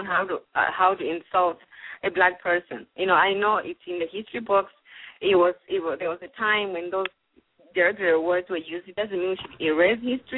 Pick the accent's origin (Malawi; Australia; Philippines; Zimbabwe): Malawi; now in United States; I mean, I'm from Africa, Malawi. I've lived in America for 6 years